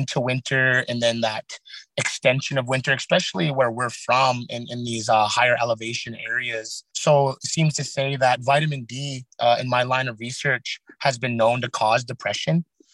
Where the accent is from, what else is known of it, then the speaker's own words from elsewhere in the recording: Montana, United States; I come from the Blackfeet Reservation, and currently residing on the Blackfeet Reservation while working remotely for the state